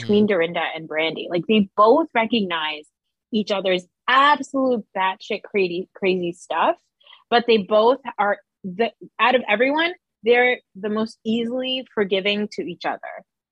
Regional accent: New Jersey, United States; I'm from Jersey and there's a lot of musty old colonial places all over

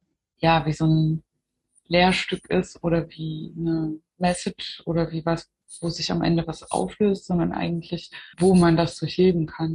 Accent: Zwickau, Saxony, Germany; Zwickau ist jetzt für mich halt, kann halt nie mehr einfach nur meine alte Heimatstadt sein

